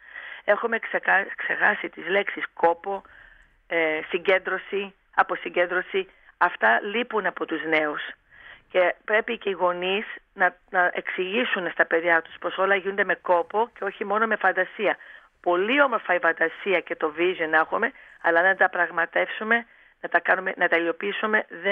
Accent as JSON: {"language": "Greek", "region": "New York", "country": "United States", "lives_now": "Greece", "said": "επειδή είμαι από τη Νέα Υόρκη και επειδή εκεί δουλεύουν οι νέοι και πάνε πανεπιστήμια"}